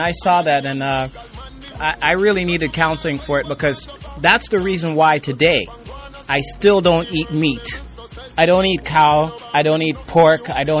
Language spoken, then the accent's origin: English; Jamaica; I mean, I grew up liking that in Jamaica when I was eating chicken for the first time.